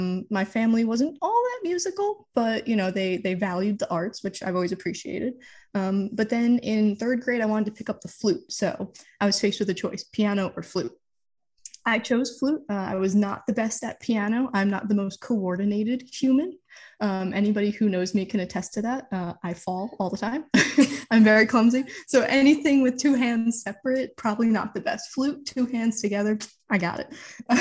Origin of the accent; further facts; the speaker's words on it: New York, United States; accent: Long Island; So I'll start with, I grew up on Long Island. So apologies if the accent comes out.